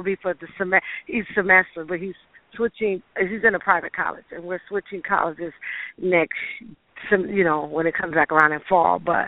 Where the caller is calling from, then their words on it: La Vergne, Tennessee, United States; also born or lived in Wisconsin; I'm in the area code is Wisconsin, but I live now. I did a transition in moving to Nashville, Tennessee, outskirts of Nashville because I'm in the suburbs in Laverne, Tennessee.